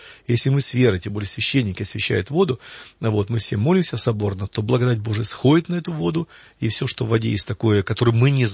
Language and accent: Russian; Kyiv, Ukraine; так как я сам киевлянин, с Киева